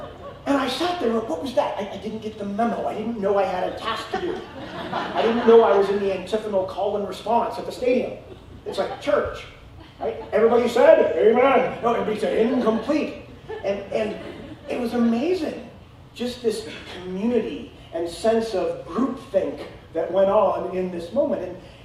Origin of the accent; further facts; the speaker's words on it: Colorado, United States; So I grew up in Colorado. We moved here when I was like 6 years old. And loved the Broncos.